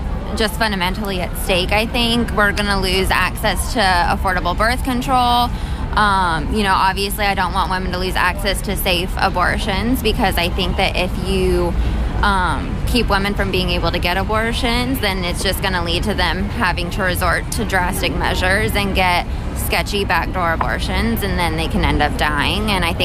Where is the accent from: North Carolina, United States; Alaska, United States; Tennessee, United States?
North Carolina, United States; I am from Iredell County, North Carolina.